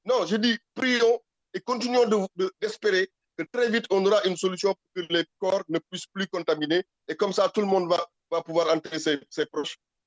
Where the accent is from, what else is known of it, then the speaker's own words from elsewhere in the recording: Senegal; nous sommes des Sénégalais.